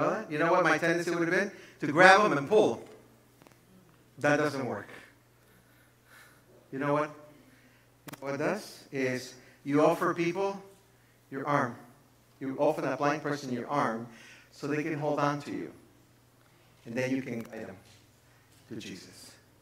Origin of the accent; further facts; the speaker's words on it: Chicago, Illinois, United States; also born or lived in Guatemala; I was born in Guatemala, and I was brought to Chicago when I was very young.